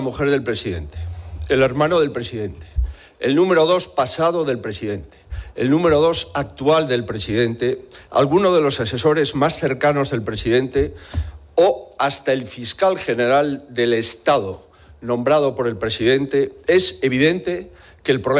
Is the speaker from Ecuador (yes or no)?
no; Spain; las víctimas somos todos los españoles.